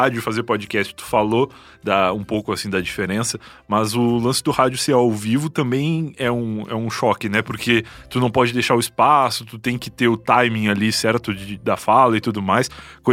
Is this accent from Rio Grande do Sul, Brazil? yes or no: yes; Rio Grande do Sul, Brazil; now in São Paulo, Brazil; Não, eu sou gaúcho, eu moro em São Paulo já há muito tempo